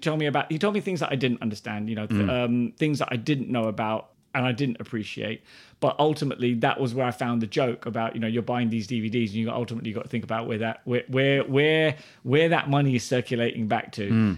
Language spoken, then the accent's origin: English; India; So even though I'm a Muslim, I'm an Indian, and I'm in their country